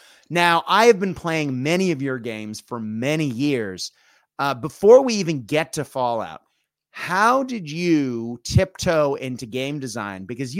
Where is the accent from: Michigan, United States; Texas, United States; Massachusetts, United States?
Massachusetts, United States; Boston; Yes, not only because I'm from Boston and I can find exactly on the map where I grew up